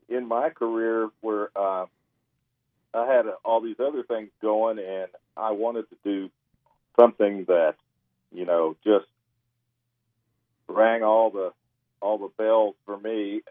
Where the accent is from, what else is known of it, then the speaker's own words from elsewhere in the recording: Ohio, United States; I'm from Northeast Ohio. We're right over in the Rust Belt over there, where all the steel mills, all those things are.